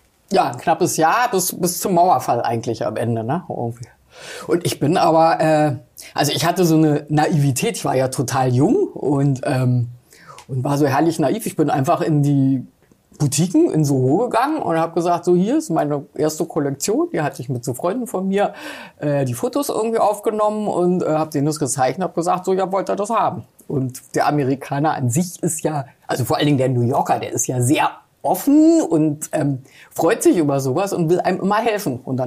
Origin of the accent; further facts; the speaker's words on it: Berlin, Germany; Ich bin ja eine Berliner Pflanze.